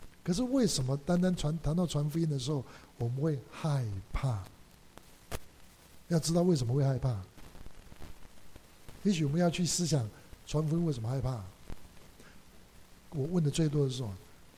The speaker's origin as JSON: {"language": "Chinese", "country": "Taiwan", "said": "比如说这次我从台湾来"}